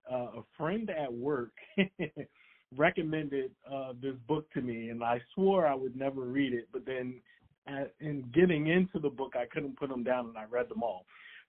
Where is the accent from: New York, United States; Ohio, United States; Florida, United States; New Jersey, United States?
New Jersey, United States; But I was, and he's from New Jersey, and I'm from New Jersey as well.